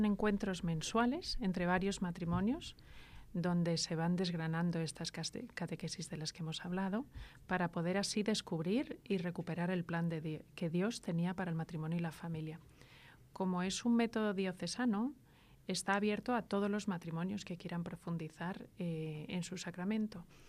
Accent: Madrid, Community of Madrid, Spain; born there; now in Barcelona, Spain; nacida en Madrid y llevo 15 años aquí en Barcelona, casada con Carsten, y estamos aquí con nuestros 4 hijos.

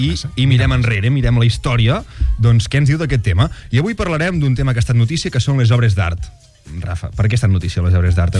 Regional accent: Solsona, Catalonia, Spain; Som molt de Solsona. És a dir, som de Solsona i ens ho estimem molt

